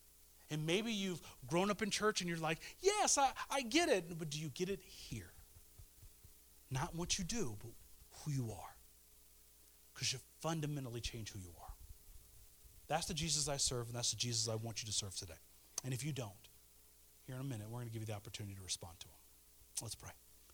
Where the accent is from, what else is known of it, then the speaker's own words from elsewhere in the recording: Kansas City, Missouri, United States; If I have a vegan in my house, I'm not going to bring out my barbecue, though I'm from Kansas City.